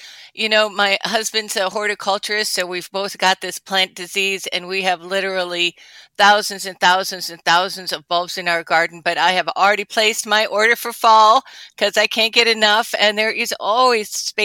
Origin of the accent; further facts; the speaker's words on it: Minnesota, United States; My mom was a great gardener, and we had a ton of tulip bulbs, and I'm from Minnesota, so every year she'd have to dig them up in the fall and dry them and wait and plant them again